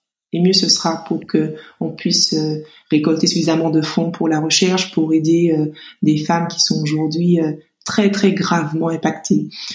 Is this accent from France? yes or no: yes; Martinique, France; étant donné que je suis martiniquaise, je suis donc beaucoup citée aux Antilles lorsqu'on parle de cette maladie.